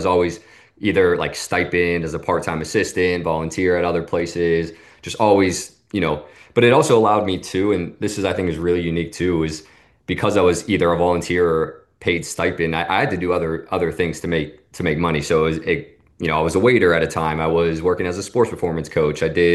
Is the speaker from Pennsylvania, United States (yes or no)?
yes; Pittsburgh, Pennsylvania, United States; moved away as an adult; I'm a kid from Pittsburgh growing up in the city, and then I go out to the suburbs of New Jersey in a place that, probably 99 out of 100 people have never heard of.